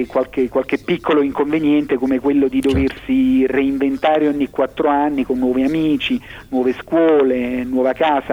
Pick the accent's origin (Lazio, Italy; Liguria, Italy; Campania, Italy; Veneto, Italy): Campania, Italy; Naples; Io come napoletano, fin da quando mi sono stabilito qui con la mia famiglia